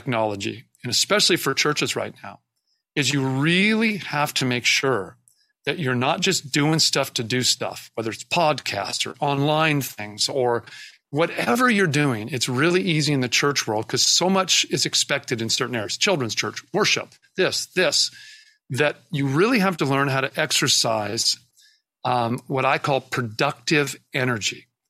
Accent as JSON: {"language": "English", "town": "Seattle", "region": "Washington", "country": "United States", "said": "because I am from Seattle, is we're pretty good at tech."}